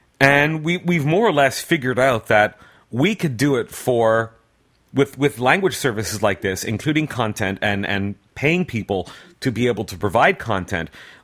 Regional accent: Montreal, Quebec, Canada; now in Asia; when I was very young, growing up in Montreal, Canada.

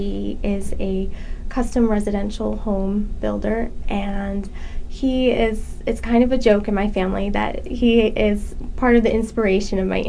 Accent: Massachusetts, United States; I grew up in southern Massachusetts.

